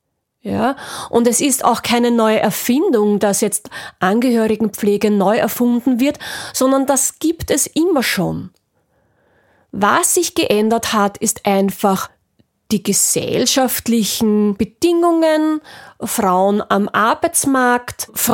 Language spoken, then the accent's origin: German; Austria; bei uns in Österreich